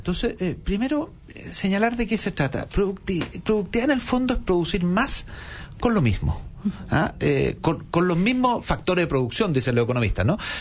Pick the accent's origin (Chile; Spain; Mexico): Chile; así como todo chileno sabe que el precio del cobre es importante para la economía del país, eso está casi como en el ADN, nacemos y sabemos que el precio del cobre es importante